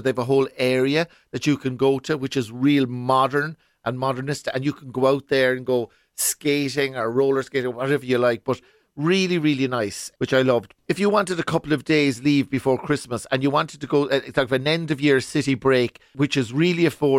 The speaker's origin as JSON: {"language": "English", "country": "Ireland", "said": "We're Irish. And next thing he started playing the national anthem for us, you know. Love the Irish."}